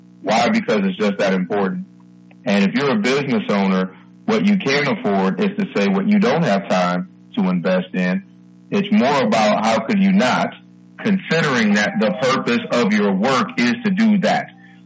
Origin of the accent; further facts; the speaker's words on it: Detroit, Michigan, United States; I'm glad that you was helping my hometown city, Motown, get better.